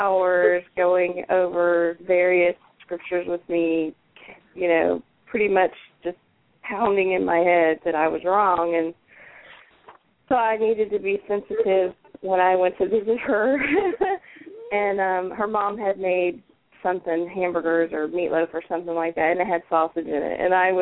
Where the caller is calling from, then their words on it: Ohio, United States; I'm calling from Ohio.